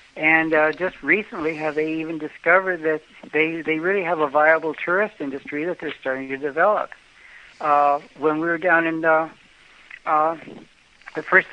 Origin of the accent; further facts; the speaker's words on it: Mexico; accent: Mexican; English is a second language; I don't have an American accent. I have a Mexican accent, and they had to listen very carefully.